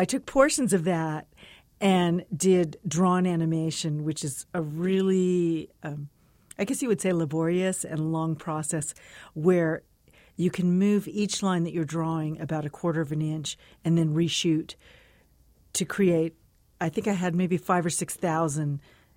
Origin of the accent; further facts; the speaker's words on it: El Paso, Texas, United States; growing up in El Paso, the sky and the mountains were pretty central to the way I looked at things